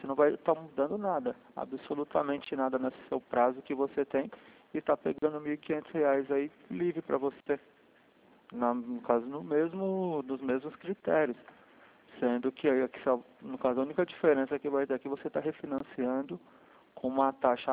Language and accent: Portuguese; Sorocaba, São Paulo, Brazil; Ok, é que eu sou aqui de Sorocaba, não sou de Itapê.